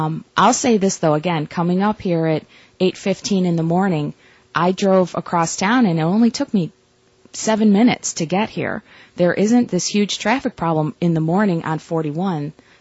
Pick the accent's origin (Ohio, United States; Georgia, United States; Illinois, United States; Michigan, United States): Illinois, United States; Chicago; I'm from Chicago, where we do have some of those to connect people to the lakefront.